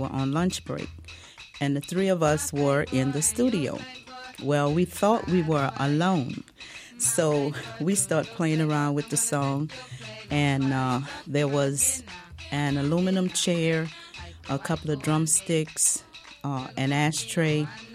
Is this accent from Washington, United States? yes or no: no; New Orleans, Louisiana, United States; Well, we are from New Orleans, the land of Dixie.